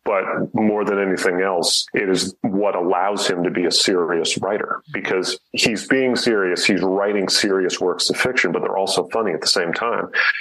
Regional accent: Midwest, United States; now in Baltimore, United States; because I'm not from Baltimore. I mean, I've lived here since 2006, but I grew up in the Midwest.

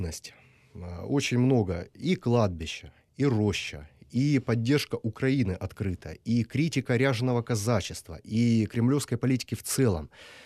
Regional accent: Novocherkassk, Rostov Oblast, Russia; born there; Я родился в Новочеркасске. По происхождению являюсь донским казаком.

